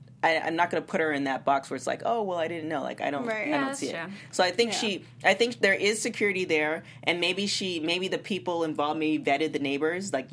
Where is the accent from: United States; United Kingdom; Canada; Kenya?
Canada; I'm clearly Canadian.